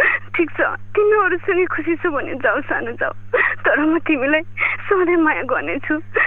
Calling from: Rajapur, Lumbini Province, Nepal; म बर्दियाको राजापुरदेखि

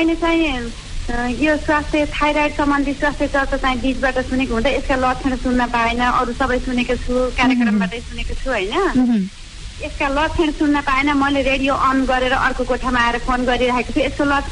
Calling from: Chitwan, Bagmati, Nepal; म चितवनबाट दृष्टिविहीन

